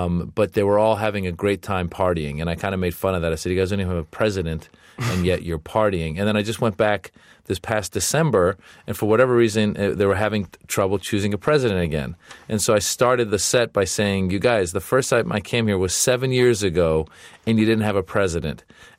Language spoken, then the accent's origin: English; Iran; we're white, we're white, because Iranians are actually white. We come from the Caucasus Mountains. We're the original Aryans.